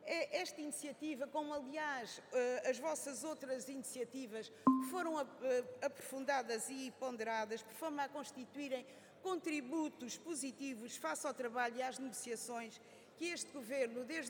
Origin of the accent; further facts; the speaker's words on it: Azores, Portugal; eu sou açoriana.